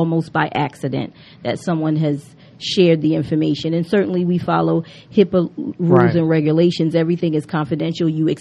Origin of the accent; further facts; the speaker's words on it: New York, United States; Well, I'm a New Yorker, so I'm not shocked by much.